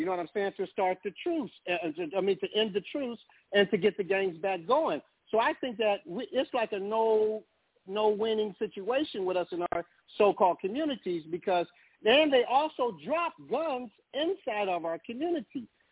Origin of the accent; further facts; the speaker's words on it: Los Angeles, California, United States; because I'm from South Central Los Angeles.